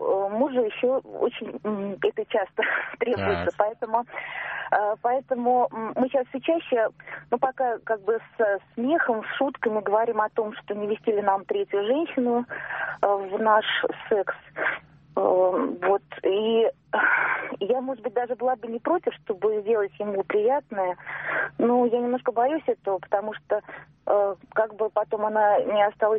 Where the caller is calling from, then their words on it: Moscow, Russia; Мне 50 лет, я звоню из Москвы.